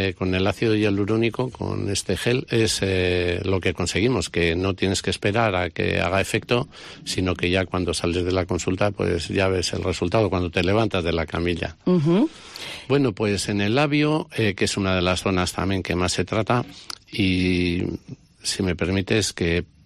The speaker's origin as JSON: {"language": "Spanish", "region": "Basque Country", "country": "Spain", "said": "yo cuando vienen siempre les cuento que yo soy alavés"}